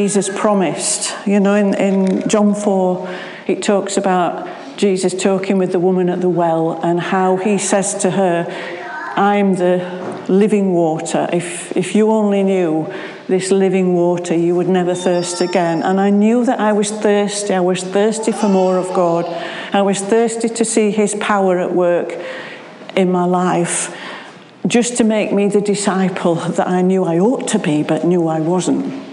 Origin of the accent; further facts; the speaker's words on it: Sheffield, Yorkshire and the Humber, United Kingdom; accent: Sheffield; We're from Sheffield. Always been in Sheffield, always lived in Sheffield, so hence we've got well and truly Sheffield accents, which is strange.